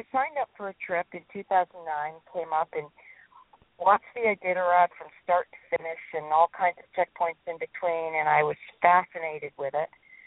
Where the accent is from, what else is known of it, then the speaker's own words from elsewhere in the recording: Vermont, United States; now in Alaska, United States; I'm from Vermont. I was born, raised and there and lived there for most of my adult life until 2009